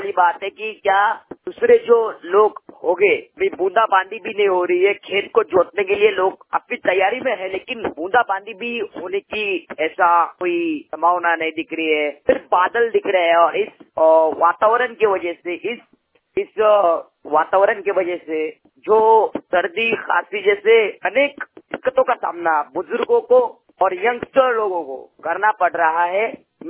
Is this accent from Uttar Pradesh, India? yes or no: no; Aurangabad, Maharashtra, India; हमारे गाँव में, जो की महाराष्ट्र के औरंगाबाद के शूर गाँव में